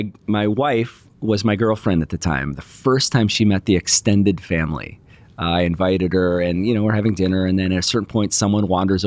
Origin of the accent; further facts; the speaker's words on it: Chicago, Illinois, United States; I grew up in the Chicago suburbs, and my family was our faith was a big part of our life.